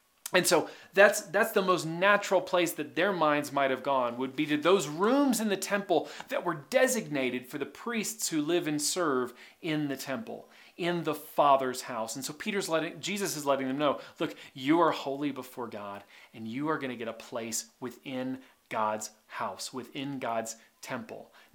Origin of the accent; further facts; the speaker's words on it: Kentucky, United States; also born or lived in Tennessee; Now, when I was growing up in Southern Kentucky, Northern Tennessee, we loved bluegrass and Southern gospel